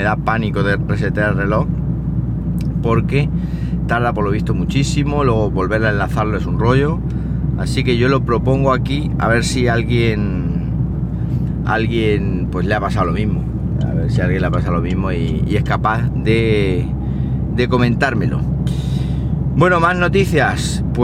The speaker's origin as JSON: {"language": "Spanish", "town": "Siles", "region": "Andalusia", "country": "Spain", "tie": "born or raised there", "said": "Y es que la feria de mi pueblo ha hecho mella. Como sabéis, ya os comentaba que iba a estar por Siles de feria"}